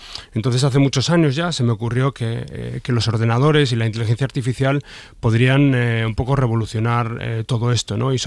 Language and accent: Spanish; Galicia, Spain; Es un honor y un regalo viniendo de mi tierra.